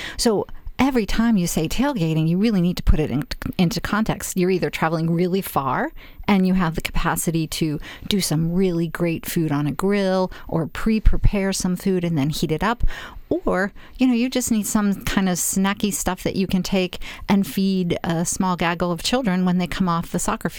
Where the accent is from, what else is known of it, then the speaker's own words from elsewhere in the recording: Pittsburgh, Pennsylvania, United States; I'm from Pittsburgh.